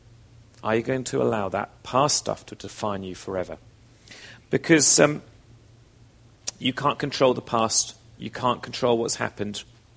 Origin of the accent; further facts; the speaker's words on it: England, United Kingdom; This is from when I grew up in England.